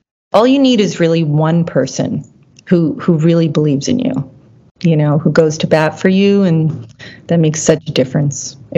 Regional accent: New York, United States; also born or lived in Killeen, Texas / Korea; I was born in Fort Hood, Killeen, Texas. And my mother was Korean. And when I was about two, I also went to live with relatives in Korea. And then I went to live with my grandparents in New York.

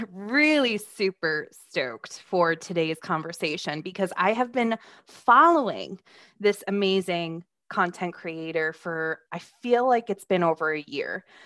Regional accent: Connecticut, United States; And I love hearing about all of the amazing places to visit in my neck of the woods, because I'm from Connecticut.

